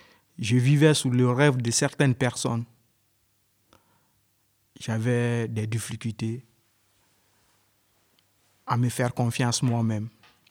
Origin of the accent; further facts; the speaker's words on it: Clermont-Ferrand, Auvergne-Rhône-Alpes, France; Je suis clermontois, je suis auvergnat.